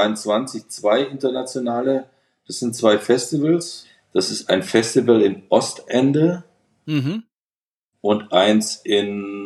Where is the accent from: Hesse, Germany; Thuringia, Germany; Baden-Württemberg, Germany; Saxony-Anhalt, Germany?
Baden-Württemberg, Germany; Ich bin Schwabe, hallo.